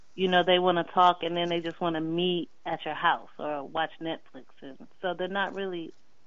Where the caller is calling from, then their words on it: Dallas, Texas, United States; I'm calling from Dallas, Texas.